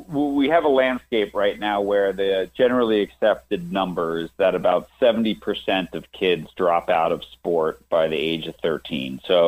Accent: New York, United States; I grew up in New York. I played every sport, right, that was in season until I was about 13 or so, 14.

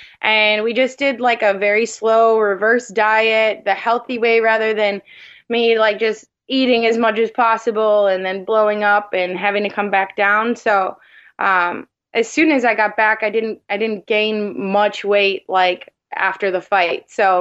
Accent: Midwest, United States; I think we're both from Midwest, that sort of thing.

